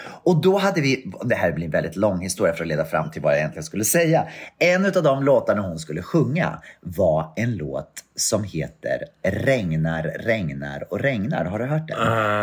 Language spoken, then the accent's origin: Swedish; Katrineholm, Södermanland, Sweden; Och det var en kör då från min hemstad Katrineholm.